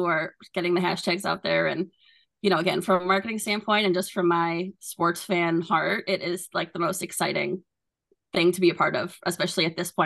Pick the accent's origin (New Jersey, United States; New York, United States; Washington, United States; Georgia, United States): New York, United States; I'm from New York originally, so same thing. I'm like, back and forth Long Island